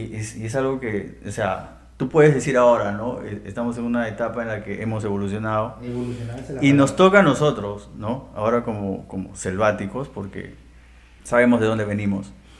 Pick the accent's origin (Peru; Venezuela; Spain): Peru; Loreto; accent: charapa; Nuestro dejo bien charapa